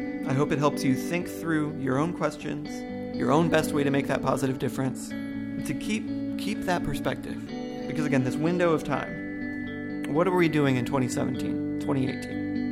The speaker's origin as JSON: {"language": "English", "town": "Chattanooga", "region": "Tennessee", "country": "United States", "tie": "born or raised there", "said": "I'm from Chattanooga. I grew up, well, I was born in Franklin County, came here, started school on Signal Mountain through middle school"}